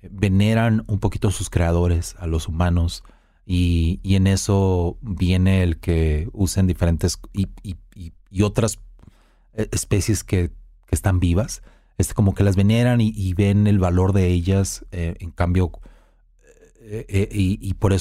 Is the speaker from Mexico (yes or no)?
yes; Mexico; pues porque soy mexicano y le trato de meter ahí la jiribilla